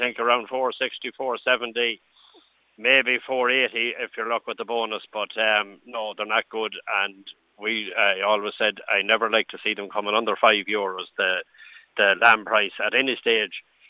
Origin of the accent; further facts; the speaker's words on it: Connacht, Ireland; being local here, I'm from Leitrim there